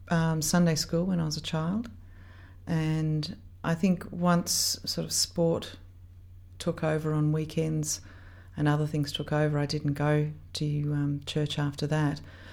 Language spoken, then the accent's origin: English; Melbourne, Victoria, Australia; I was from Footscray in Melbourne, or a little suburb called Brooklyn, past Footscray.